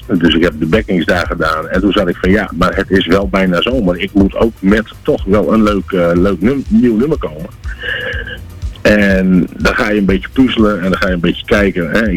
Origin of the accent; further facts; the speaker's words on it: Oude Pekela, Groningen, Netherlands; En ik kom uit Oude Pekelaar oorspronkelijk.